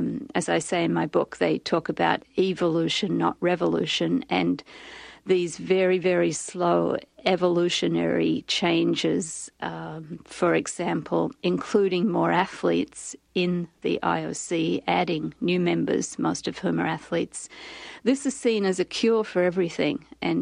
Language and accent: English; Sydney, New South Wales, Australia; Yes, I was born and raised in Sydney.